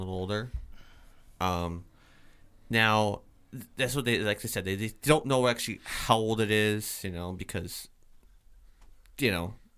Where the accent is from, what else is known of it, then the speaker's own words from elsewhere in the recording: Vermont, United States; Because I don't really know much about Vermont teddy bear, even though I'm from Vermont.